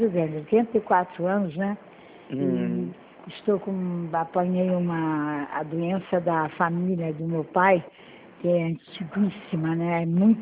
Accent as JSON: {"language": "Portuguese", "town": "Passa Três", "region": "Rio de Janeiro", "country": "Brazil", "tie": "born there", "said": "Eu estou aqui em Passa Três, é a cidade onde eu nasci, onde meu avô foi fazendeiro, muitos anos, desde 1849"}